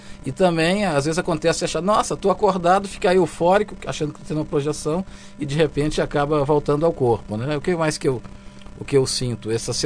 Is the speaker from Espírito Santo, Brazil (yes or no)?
no; Minas Gerais, Brazil; e eu sou mineirinho, né, então eu uso aí muita política para montar essa turminha